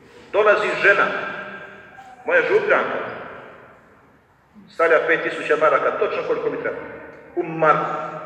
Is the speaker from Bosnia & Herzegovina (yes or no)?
yes; Kupres, Federation of Bosnia and Herzegovina, Bosnia & Herzegovina; na Kupresu, u mom rodnom gradu.